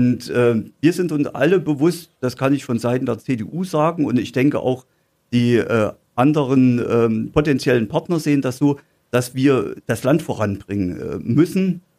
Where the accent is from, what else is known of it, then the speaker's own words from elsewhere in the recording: Germany; Aber ich bin groß geworden in der DDR